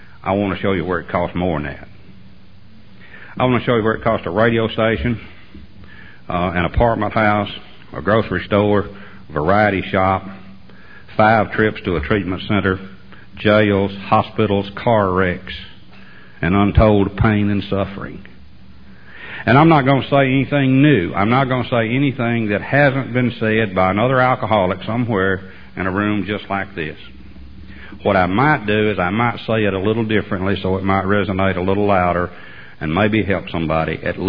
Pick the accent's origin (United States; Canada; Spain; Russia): United States; Lexington, Alabama; I grew up in Lexington, Alabama.